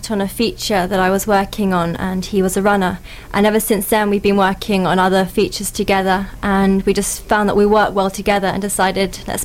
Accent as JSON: {"language": "English", "town": "West Horsley", "region": "South East England", "country": "United Kingdom", "said": "Yes, I'm from West Horsley."}